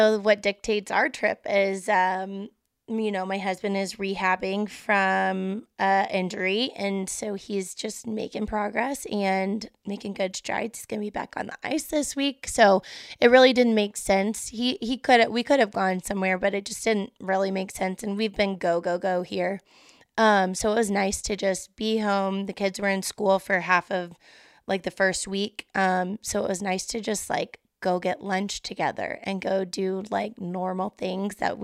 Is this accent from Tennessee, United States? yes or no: no; Texas, United States; I'm from Texas, and I have people, you know, texting me